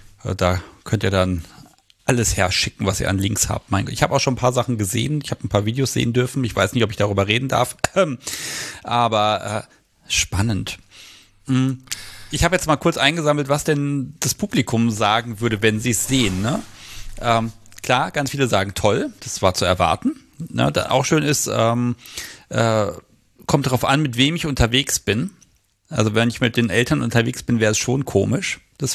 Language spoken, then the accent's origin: German; Hanover, Lower Saxony, Germany; Ich gehe in meiner Heimatstadt immer nie in Museen.